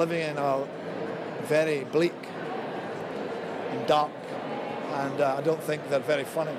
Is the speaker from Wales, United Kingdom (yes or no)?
no; Glasgow, Scotland, United Kingdom; I love being Scottish. It's great to be Scottish and from Glasgow, and I think it has such a great heart about it and a great tradition of creativity